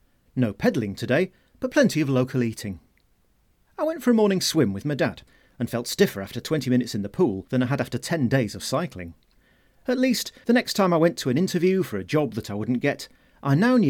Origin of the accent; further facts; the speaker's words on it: North Ferriby, Yorkshire and the Humber, United Kingdom; I was born and brought up in North Ferriby, in the East Riding of Yorkshire, on the north bank of the Humber. It looks across the waters to South Ferriby, in Lincolnshire, on the other side.